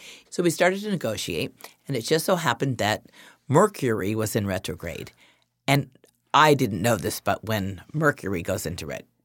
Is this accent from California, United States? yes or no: yes; California, United States; I was from the San Fernando Valley. I didn't want to be there, you know.